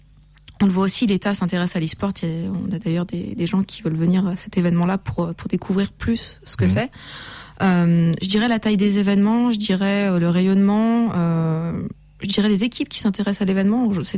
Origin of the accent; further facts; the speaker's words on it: Lyon, Auvergne-Rhône-Alpes, France; On a grandi à Lyon.